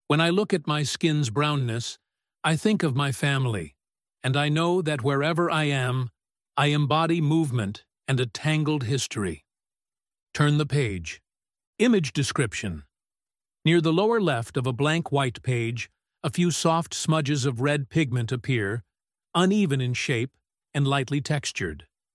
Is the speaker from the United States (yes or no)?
no; Winnipeg, Manitoba, Canada; I remember growing up in Winnipeg and seeing commercials on TV